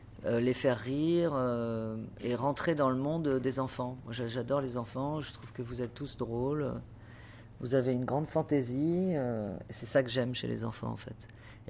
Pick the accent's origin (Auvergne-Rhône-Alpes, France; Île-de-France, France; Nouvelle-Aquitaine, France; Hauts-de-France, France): Île-de-France, France; Paris; born there; suis née à Paris dans le 13e arrondissement